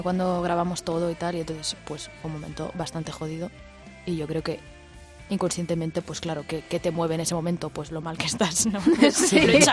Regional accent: Cabrils, Catalonia, Spain; Bueno, ya sé, yo somos de Cabrils, que es de un pueblo chiquitito como a media hora de Varna.

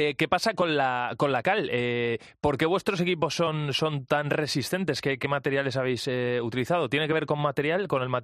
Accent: Valencia, Valencian Community, Spain; moved away as an adult; now in Madrid, Spain; vivo ahora en Madrid, pero soy de Valencia, he estado viviendo ahí hasta los 23, 24 años

